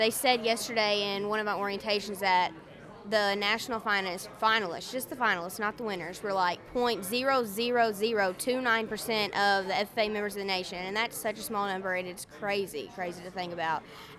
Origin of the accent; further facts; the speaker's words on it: Kentucky, United States; Well, I'm from Western Kentucky, and I'm a senior there.